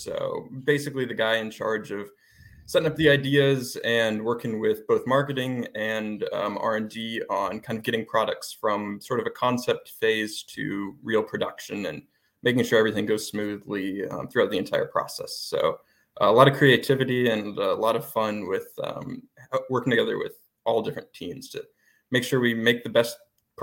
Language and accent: English; Washington, United States; I grew up in Washington, so I'm used to playing in the rain.